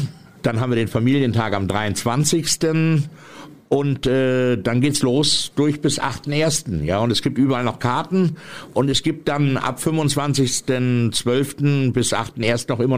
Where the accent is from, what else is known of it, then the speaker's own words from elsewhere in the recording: Northern Germany, Germany; Ich habe in Lüneburg gewohnt, ich komme ja aus dem Norden.